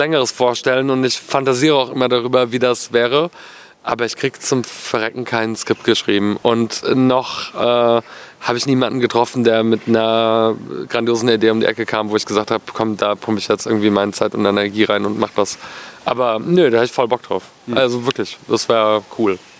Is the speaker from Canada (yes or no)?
yes; Canada; Also ich kenne Leute in Kanada, wo ich herkomme, die haben das mit Untertiteln geguckt.